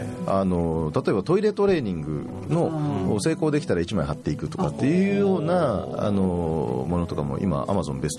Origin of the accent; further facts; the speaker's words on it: Beppu, Oita, Japan; まあ、私別府ですけれども、まあ、別府の屋台骨を支えていた旅館業とかっていうのは非常にまあ苦境に立たされているというところがありますが